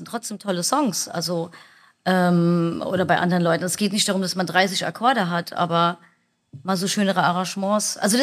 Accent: Italy; weil ich bin ja Italienerin

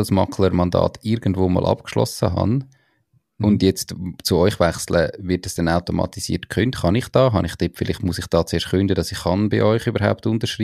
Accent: Switzerland; bei uns in der Schweiz

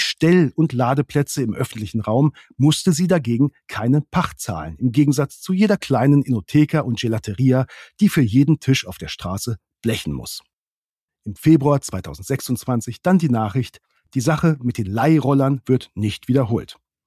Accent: Grado, Friuli-Venezia Giulia, Italy; In meiner Heimat Grado ist die E-Roller-Nummer im letzten Sommer komplett schiefgegangen.

